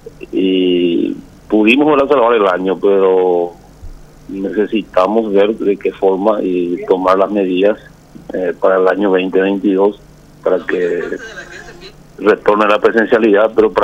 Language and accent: Spanish; Itapúa, Paraguay; al menos yo soy de Púa